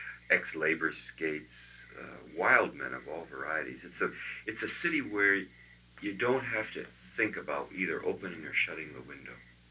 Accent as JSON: {"language": "English", "town": "Cleveland", "region": "Ohio", "country": "United States", "tie": "born or raised there", "said": "And of where I grew up in Cleveland, the closest I could get to the feeling of San Francisco is the spring."}